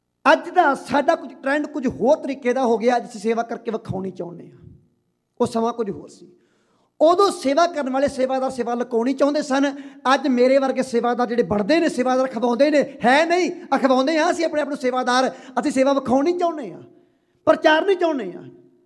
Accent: Punjab, India; ਕਿਉਂਕਿ ਅਸੀਂ ਪਿੰਡਾਂ ਤੋਂ ਬਿਲੋਂਗ ਕਰਦੇ ਹਾਂ, ਪੰਜਾਬ ਦੇ ਪਿੰਡਾਂ 'ਚੋਂ ਆਏ ਹਾਂ, ਸਾਡੀਆਂ ਜੜ੍ਹਾਂ ਉੱਥੇ ਨੇ।

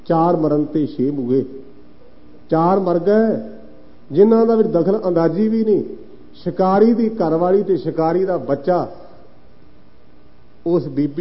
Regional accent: Punjab, Pakistan; ਤੇ ਕਸੂਰ ਮੇਰੇ ਪਿੰਡ ਤੋਂ ਕੇਵਲ 6 ਮੀਲ ਹੋਣਾ ਹੈ।

